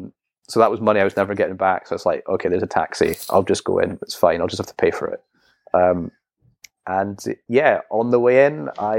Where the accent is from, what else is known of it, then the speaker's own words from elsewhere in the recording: Scotland, United Kingdom; well, I'm Scottish. And when you get married in Scotland, you wear kilts.